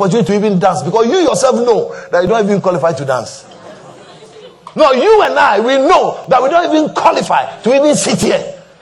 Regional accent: Anamabu, Central Region, Ghana; Some of you know I come from Anamabu

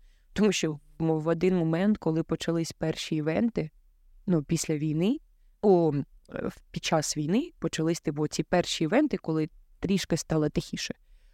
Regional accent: Lysychansk, Luhansk Oblast, Ukraine; я сама з родом з Луганської області, місто Лисичанськ. І це не прикордонне місце, мабуть, ні. Воно в центрі Луганської області, ну, прям знаходиться. І я там народилась

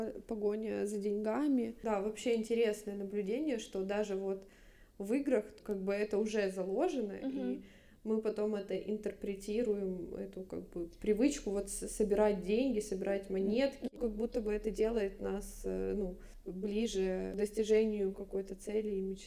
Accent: Kyiv, Ukraine; Да, мы дизайнерки из Киева

